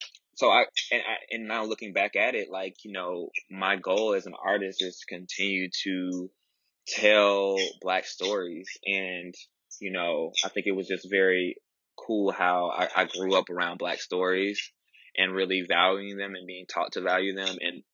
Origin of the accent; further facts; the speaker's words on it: Tuskegee, Alabama, United States; So I grew up in Tuskegee, Alabama, a very historic place.